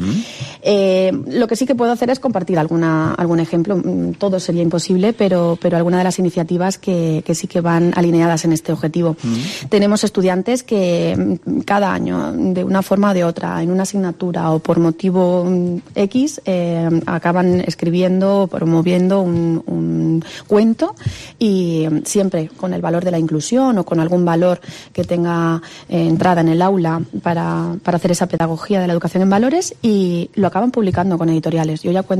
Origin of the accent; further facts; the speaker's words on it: Seville, Andalusia, Spain; Yo que soy sevillana, me gusta conocer la provincia de Castellón